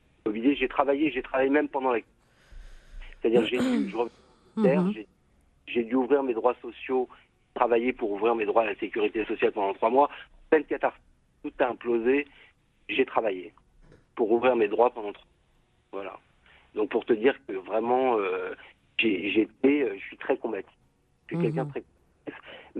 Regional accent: Paris, Île-de-France, France; Moi, j'ai un prénom français. Je suis français, mais en fait, j'ai vécu dans un environnement arabe. Et donc, dans la rive droite, dans les quartiers de l'Est parisien, où il y a beaucoup de très grosses communautés arabes, il y a Belleville

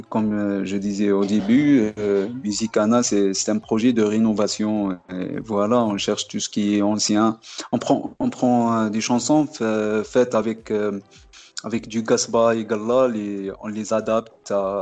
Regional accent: Tiaret, Tiaret Province, Algeria; Oui, on est tous de Tiaret, oui.

